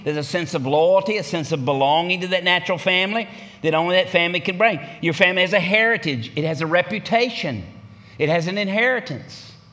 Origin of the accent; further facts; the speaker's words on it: Tennessee, United States; I'm from Tennessee. I thought that was great news.